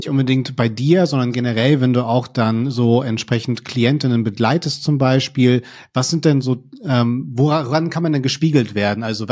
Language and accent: German; Hamburg, Germany; muss ich als Hamburger aber auch wirklich sagen, Vitamin D muss hier wirklich ins Grundwasser.